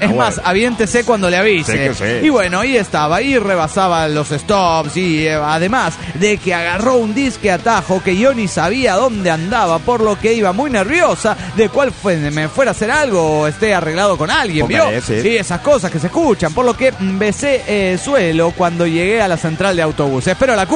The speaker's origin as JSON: {"language": "Spanish", "town": "Medellín", "region": "Antioquia", "country": "Colombia", "said": "de Medellín, Colombia."}